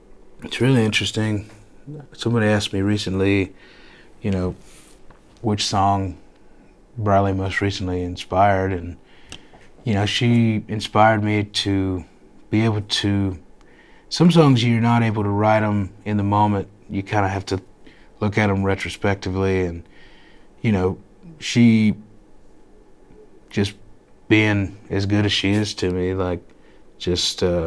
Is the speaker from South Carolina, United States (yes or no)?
yes; Greenville, South Carolina, United States; I'm from Greenville, and you know, we share a water tower, so, and an airport.